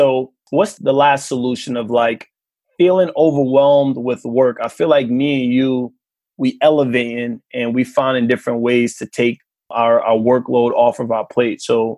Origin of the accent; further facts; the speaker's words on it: Queens, New York, United States; I think as men growing up in Queens, if you share your feelings, you soft.